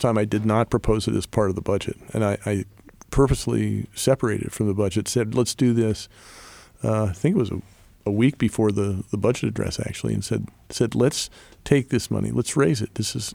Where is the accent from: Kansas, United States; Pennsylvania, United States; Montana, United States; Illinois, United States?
Pennsylvania, United States; York; I'm from York, so there might be some things in York that are really important.